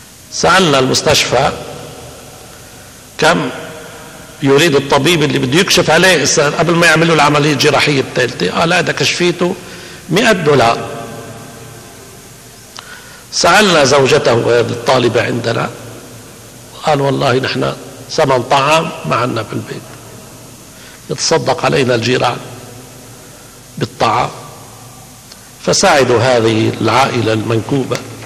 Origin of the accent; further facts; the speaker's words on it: Tripoli, North Governorate, Lebanon; كثير جراحين عندنا في طرابلس والشمال ليسوا ماهرين